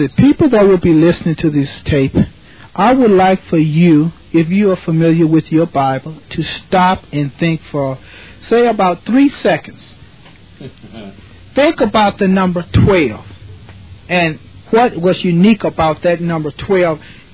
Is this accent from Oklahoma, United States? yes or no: no; Wisner, Louisiana, United States; I'm from a very small town in Louisiana, Wisner, Louisiana. That's W-I-S-N-E-R. It's about, I guess you would say, the nearest big city to it would be Monroe.